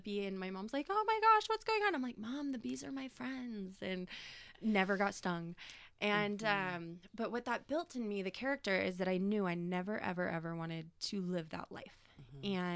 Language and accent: English; Anchorage, Alaska, United States; I guess just for some background, I was born in Anchorage, Alaska.